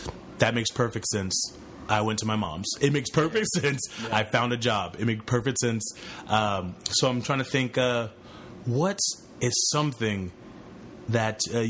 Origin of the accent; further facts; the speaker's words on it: Canada; And I'm a Canadian, yeah.